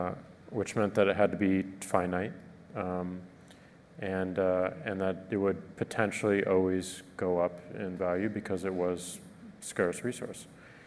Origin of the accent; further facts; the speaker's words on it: St. Louis, Missouri, United States; I'm from St. Louis, Missouri, and I have a lot of friends and family who are not into technology